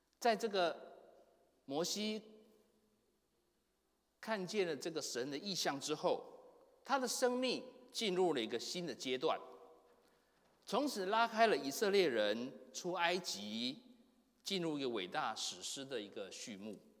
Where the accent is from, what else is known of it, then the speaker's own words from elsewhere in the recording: Taiwan; moved away as an adult; now in United States; 各位弟兄姐妹可能知道我是从台湾来的，我在台湾读神学院的时候